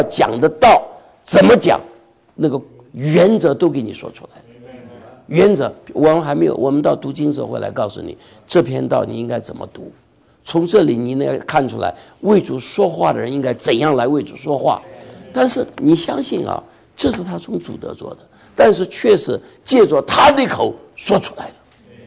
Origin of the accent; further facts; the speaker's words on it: China; 我想我们在中国在大陆成长的就很懂这个了